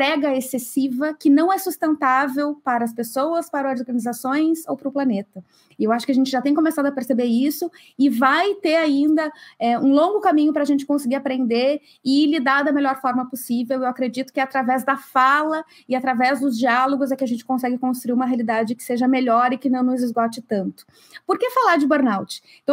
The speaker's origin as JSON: {"language": "Portuguese", "town": "Porto Alegre", "region": "Rio Grande do Sul", "country": "Brazil", "tie": "born or raised there", "moved": "as an adult", "lives_now": "Netherlands", "said": "Eu sou natural de Porto Alegre e hoje eu moro na Holanda."}